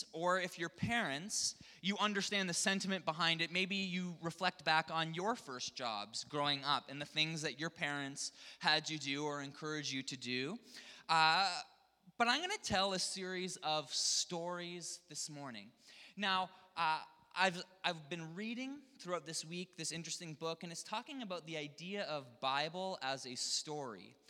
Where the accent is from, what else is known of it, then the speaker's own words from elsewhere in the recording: Ontario, Canada; I spent all of my summers at this campground called Lakeshore Pentecostal Camp. It's in Ontario. I grew up in Ontario.